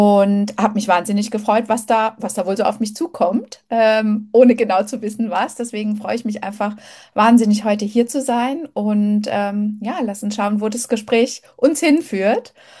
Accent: Ludwigshafen, Rhineland-Palatinate, Germany; also born or lived in Mannheim; Genau, ich komme aus Mannheim, ursprünglich aus Ludwigshafen, also alles so eine Bubble.

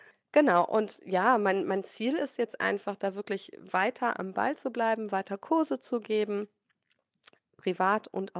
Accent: North Rhine-Westphalia, Germany; Ja, also ich komme aus dem Kreis Heinsberg, das ist in Nordrhein-Westfalen.

